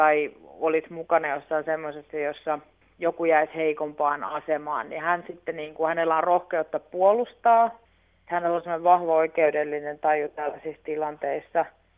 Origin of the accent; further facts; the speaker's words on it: Viiala, Pirkanmaa, Finland; Tosiaan me ollaan Viilasta kotoisin